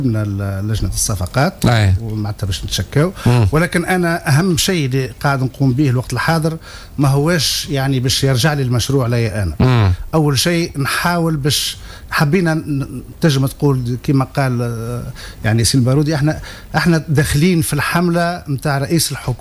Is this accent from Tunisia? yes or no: yes; Tunisia; يعني هو تقريبا مشكلة هذه عندنا في تونس كبيرة برشا